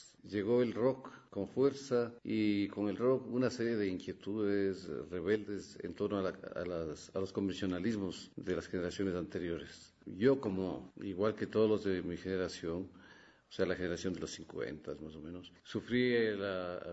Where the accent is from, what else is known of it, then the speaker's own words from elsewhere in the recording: Quito, Pichincha, Ecuador; born there; Sí, soy nacido acá en Quito, buenas noches.